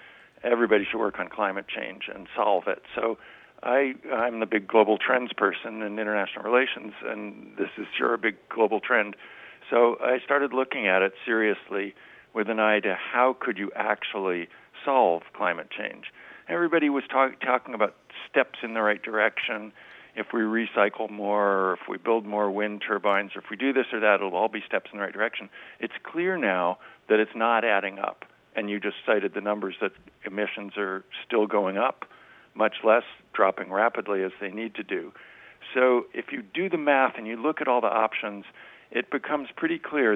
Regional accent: California, United States; I grew up in the Bay Area back in the 60s and 70s, and I was an environmentalist.

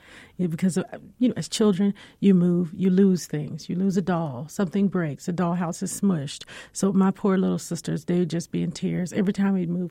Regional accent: Bennettsville, South Carolina, United States; born there; I was born in Bennettsville, South Carolina.

